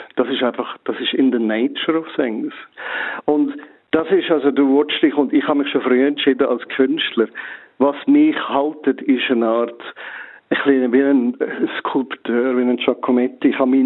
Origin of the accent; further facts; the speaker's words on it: Switzerland; Also als Schweizer kannst du auf London gehen, ein paar Jahre, und kannst eigentlich ignorieren, dass du in England bist.